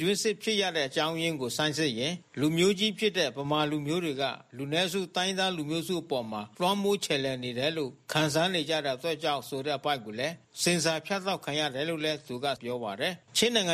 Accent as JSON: {"language": "Burmese", "region": "Rakhine State", "country": "Myanmar", "said": "ကျွန်တော်တို့ရခိုင်လူမျိုးတွေကိုတတ်လာတာအခုမှမဟုတ်ဘူး"}